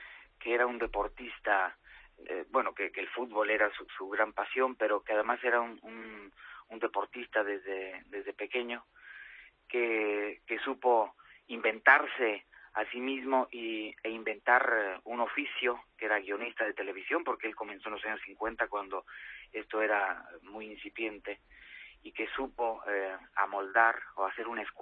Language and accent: Spanish; Mexico; Como soy mexicano, pues por supuesto que desde pequeño veía El Chavo del Ocho